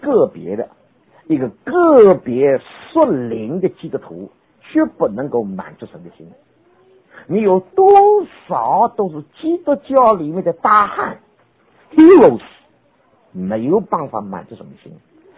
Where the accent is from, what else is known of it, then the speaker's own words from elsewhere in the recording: China; 我们中国人福音接受了120年